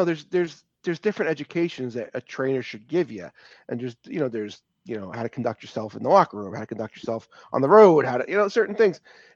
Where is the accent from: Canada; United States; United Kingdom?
United States; New Jersey; And I went because, you know, I'm from Jersey, and Tony Garea was there.